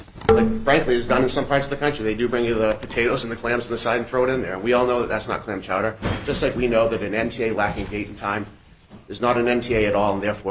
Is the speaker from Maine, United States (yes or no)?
yes; Lewiston, Maine, United States; Now, Justice Cayeta, fellow Mainer, I'm from Lewiston, you'd probably appreciate this.